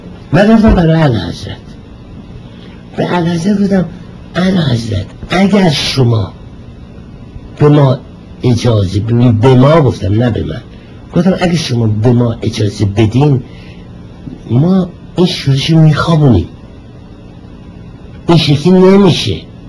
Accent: Iran; ولی من ایرانیم، میبینم مملکتم در خطره

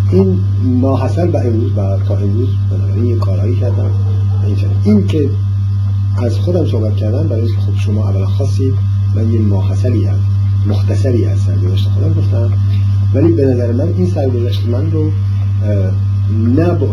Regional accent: Iran; من ایرانی هستم

